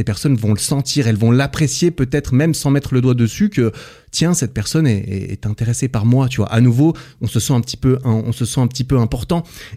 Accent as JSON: {"language": "French", "country": "France", "said": "salut, je suis francophone, je suis français"}